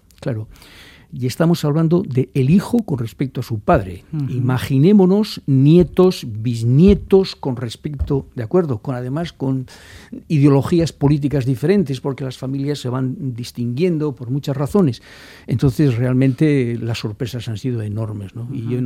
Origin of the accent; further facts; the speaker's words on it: San Sebastián, Basque Country, Spain; now in Bilbao, Spain; yo soy guipuzcoano de Donosti, sí.